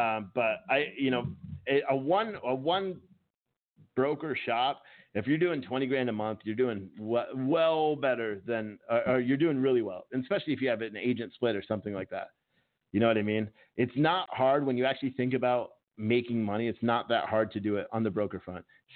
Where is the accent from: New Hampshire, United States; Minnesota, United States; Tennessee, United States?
New Hampshire, United States; I'm from New Hampshire originally, not from there, but I lived up there previously. So I'm used to the cold you guys have.